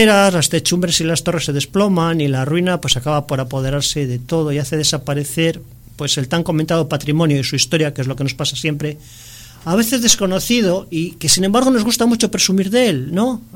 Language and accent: Spanish; Bilbao, Basque Country, Spain; born there; y que conste que yo nací en Bilbao